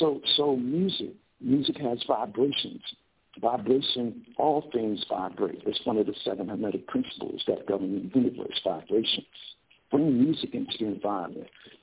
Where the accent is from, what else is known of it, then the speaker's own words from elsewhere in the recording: Harlem, New York, United States; also born or lived in South Bronx; I grew up in Harlem, South Bronx, so I don't care any major city that you're at.